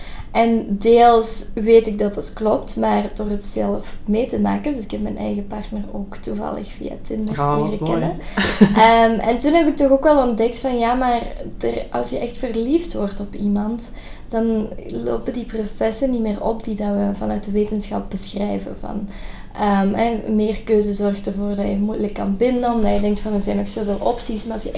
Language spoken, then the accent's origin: Dutch; Limburg, Belgium; zoals de meesten wel kunnen horen, kom ik uit België. Dus ik ben Vlaams. Ik ben daar in Limburg opgegroeid, in Belgisch Limburg.